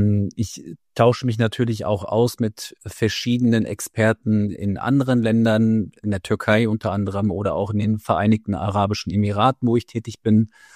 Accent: Osterode am Harz, Lower Saxony, Germany; tatsächlich bin ich ursprünglich aus dem Harz, aus Osterode am Harz.

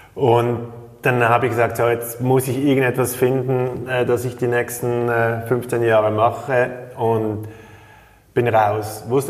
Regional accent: Switzerland

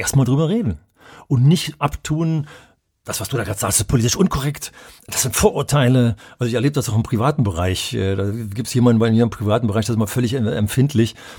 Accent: West Germany, Germany; hätte ich als Wessi auch drüber geschmunzelt haben

